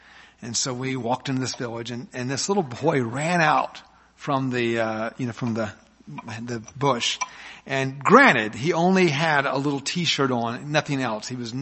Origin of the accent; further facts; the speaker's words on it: Atlanta, Georgia, United States; I was born in Atlanta, and, of course, the home of Coca-Cola. And I grew up loving Coca-Cola. In fact, in Atlanta, Georgia, if you grew up in Atlanta, the word, I'm not even going to say it, P-E-P-S-I is a curse word.